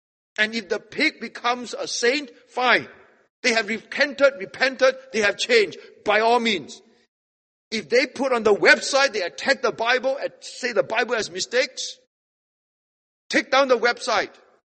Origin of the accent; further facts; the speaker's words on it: Singapore; are you from Singapore? I say, yes. We are from Singapore.